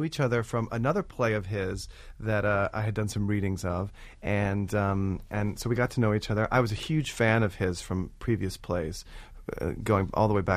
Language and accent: English; Texas, United States; And I'm from Texas originally, and I come from meat and potatoes type people.